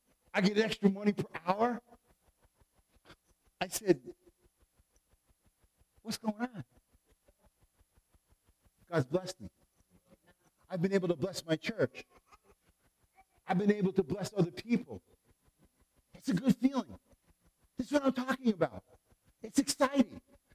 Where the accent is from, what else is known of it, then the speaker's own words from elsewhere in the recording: Brooklyn, New York, United States; born there; Man, I was born in Brooklyn, New York.